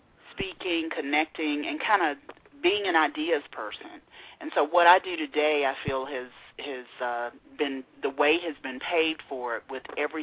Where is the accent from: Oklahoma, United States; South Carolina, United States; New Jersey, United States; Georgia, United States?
Georgia, United States; Macon; also born or lived in Atlanta / Texas; Originally, I'm from Macon, Georgia.